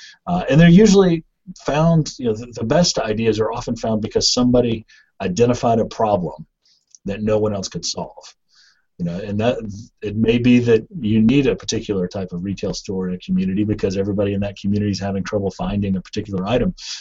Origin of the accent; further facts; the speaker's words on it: Boone, North Carolina, United States; I was born in Boone, North Carolina, which is in the mountains, and I attended school there.